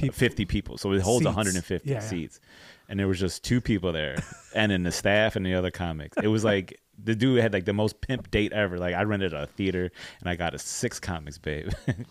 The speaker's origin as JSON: {"language": "English", "country": "United States", "said": "I'm from the North Side, so it's not like I snuck my way."}